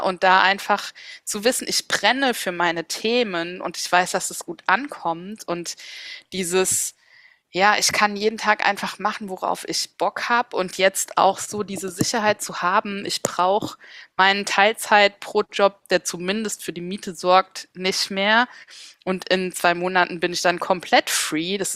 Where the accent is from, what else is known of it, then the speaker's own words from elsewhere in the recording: Mainz, Rhineland-Palatinate, Germany; ich liebe Mainz, es ist meine Heimatstadt